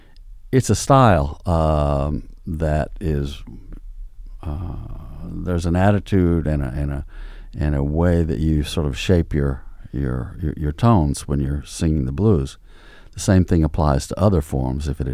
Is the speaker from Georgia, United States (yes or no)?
no; Oklahoma, United States; also born or lived in Texas; I grew up in Oklahoma and Texas, and it's not.